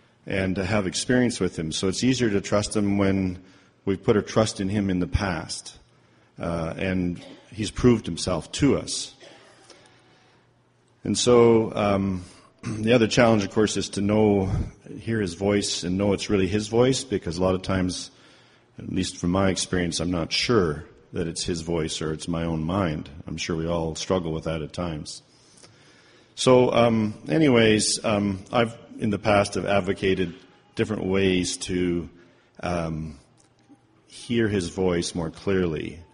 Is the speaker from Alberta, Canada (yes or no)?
yes; Calgary, Alberta, Canada; from Calgary